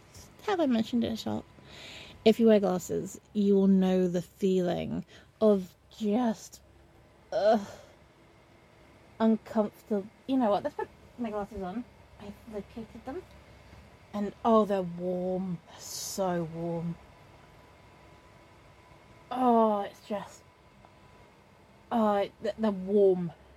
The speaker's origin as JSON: {"language": "English", "region": "England", "country": "United Kingdom", "said": "Because I'm not designed for summer. I'm so English. I'm so English. You see, the problem with the UK is it's not designed for any extreme of weather."}